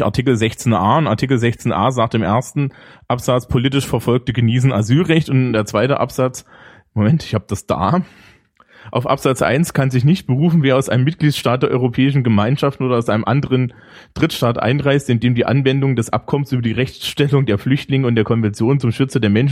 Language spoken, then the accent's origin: German; Germany; ich bin Deutscher und logistische Probleme löse ich ordentlich.